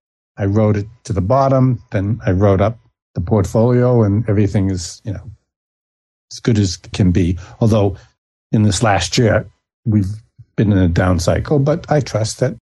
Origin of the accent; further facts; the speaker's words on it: Boston, Massachusetts, United States; I did a lot of studying of what would you call the robber barons, because I came from Boston